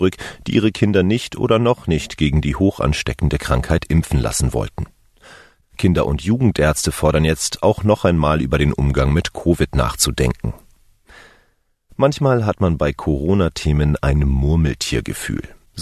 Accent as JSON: {"language": "German", "region": "Berlin", "country": "Germany", "tie": "born or raised there", "said": "Irgendwann im Wendetaumel kam meine Heimatstadt Berlin auf die Idee, sich für Olympia zu bewerben"}